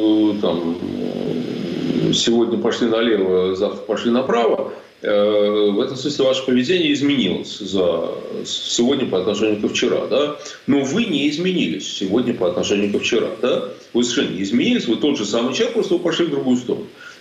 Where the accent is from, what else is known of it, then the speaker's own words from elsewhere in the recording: Saint Petersburg, Russia; Ну, я же вырос в Питере, и у меня вся семья моего отца – это блокадники.